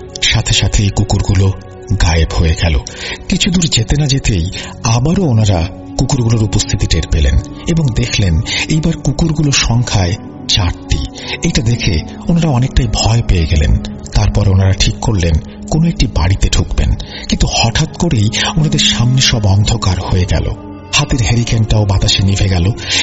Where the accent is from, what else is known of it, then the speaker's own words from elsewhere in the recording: Chittagong Division, Bangladesh; আমার বাড়ি কুমিল্লা জেলার মনোহরগঞ্জ উপজেলার কোন এক গ্রামে।